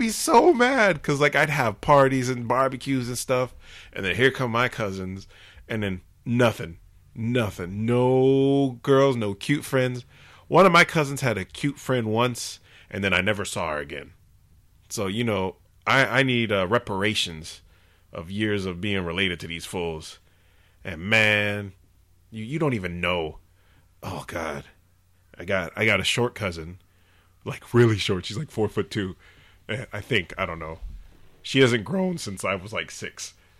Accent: Atwater, United States; Growing up in Atwater, I had 7 cousins who used to live down the street from me.

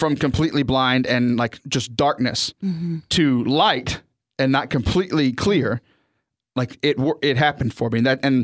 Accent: Texas, United States; I'm from Southern Texas.

